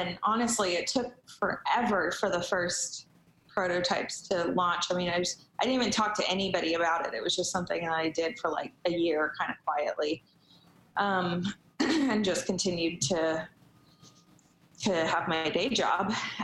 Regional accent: California, United States; like I'm from California, I find a lot of solace in nature, and I've always just appreciated nature and was raised to appreciate nature.

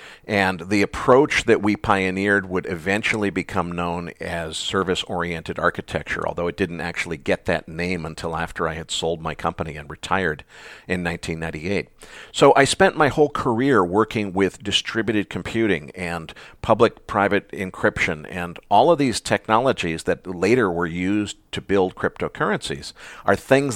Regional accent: Concord, Massachusetts, United States; I grew up in Concord, Massachusetts, which is relevant only because it is the first town in the United States to have a mini computer donated to its junior high school.

